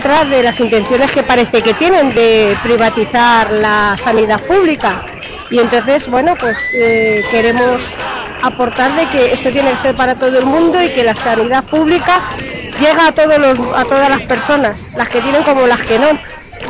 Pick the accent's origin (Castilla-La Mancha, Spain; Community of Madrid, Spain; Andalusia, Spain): Community of Madrid, Spain; Carabanchel; vengo de Carabanchel y tengo 59 años.